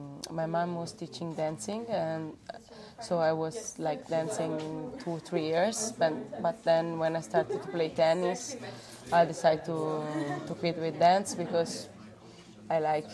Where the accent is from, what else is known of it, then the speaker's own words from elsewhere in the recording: Lucca, Tuscany, Italy; English is a second language; I'm from Italy and I'm 26.